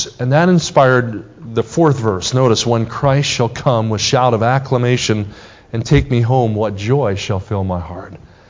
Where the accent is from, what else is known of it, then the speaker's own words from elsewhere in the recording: Kansas City, Missouri, United States; I'm from Kansas City. That's my team.